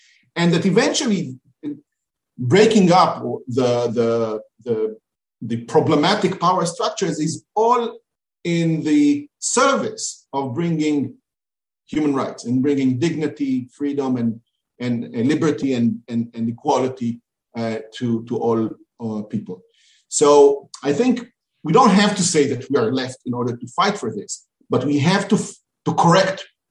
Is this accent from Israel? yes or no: yes; Israel; English is a second language; I was born in Israel. I was raised in Israel.